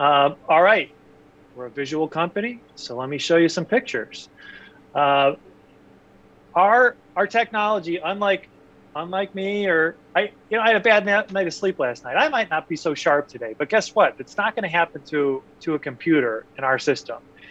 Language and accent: English; Ohio, United States; He's like, where are you from? I said, I'm from Ohio.